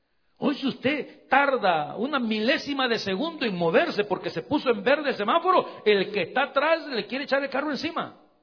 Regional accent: El Salvador; hace muchísimos años era parte de la inteligencia de la guerrilla allá en mi país, en El Salvador.

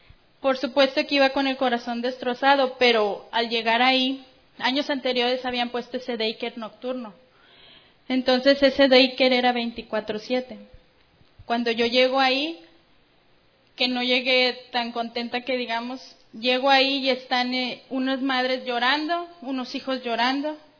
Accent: Ciudad Victoria, Tamaulipas, Mexico; Ciudad Victoria, de donde soy yo, y Monterrey.

